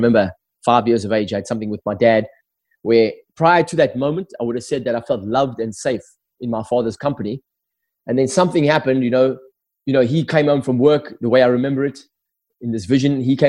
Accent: South Africa; growing up in South Africa, it was a very, very tough time for me. I was born in 66. I was born into racist, apartheid South Africa at its height, extremely racist, extremely violent. I grew up right next door to a police station.

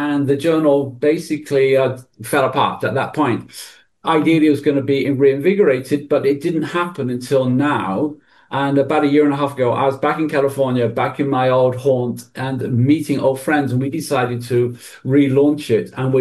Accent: England, United Kingdom; also born or lived in United States; One thing about America, which I kind of was 20 years there, and even though I'm English

